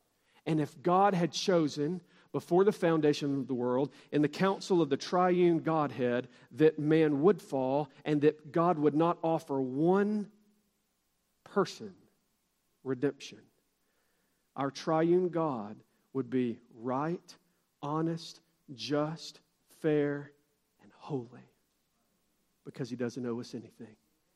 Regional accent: Atlanta, Georgia, United States; born there; I was born in Atlanta, Georgia, with so much access to gospel light and truth

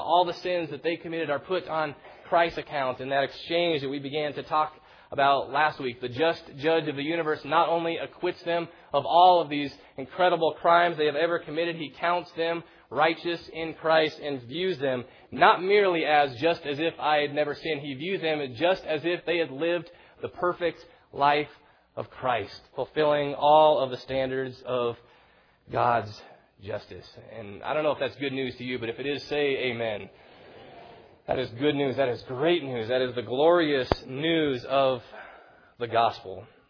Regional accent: Philippines; We grew up in the Philippines

